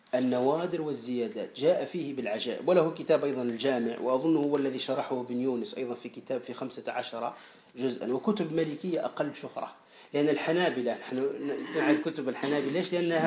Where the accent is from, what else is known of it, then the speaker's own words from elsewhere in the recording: Kebili Governorate, Tunisia; معتمدية هي تقريبا في ولاية قبلي عندنا في تونس